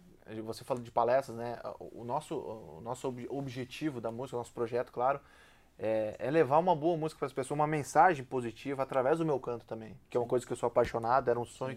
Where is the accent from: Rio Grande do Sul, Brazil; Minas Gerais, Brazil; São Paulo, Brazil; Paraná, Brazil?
Rio Grande do Sul, Brazil; Alecrim; Alecrim, Rio Grande do Sul.